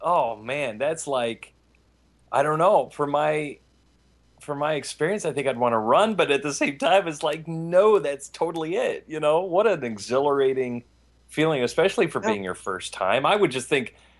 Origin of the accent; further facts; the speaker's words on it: Colorado, United States; I was raised in Colorado.